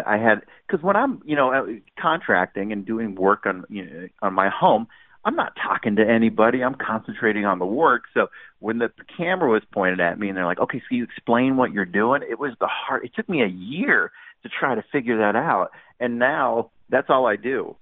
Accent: Orange County, California, United States; I'm from Orange County, and you know, I had to beg her basically to go out with me.

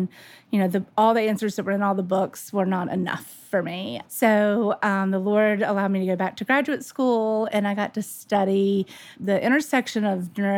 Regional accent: Birmingham, Alabama, United States; So I grew up in Birmingham, Alabama.

